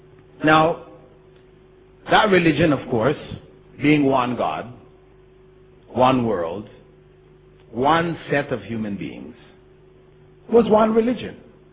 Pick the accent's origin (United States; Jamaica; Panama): Jamaica; born there; I was born in Jamaica. My father was Presbyterian, my mother was Anglican. I didn't choose to be born in Jamaica to parents of those faiths.